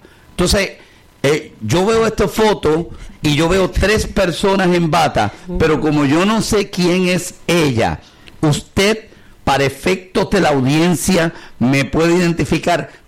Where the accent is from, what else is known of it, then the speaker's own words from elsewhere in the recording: Ponce, Puerto Rico; si va a estar en Puerto Rico, y más en mi pueblo, en Ponce